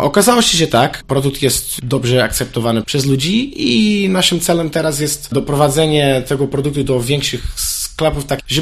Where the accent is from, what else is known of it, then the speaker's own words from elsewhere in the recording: Portugal; Polish is a second language; now in Poland; pochodzę z Portugalii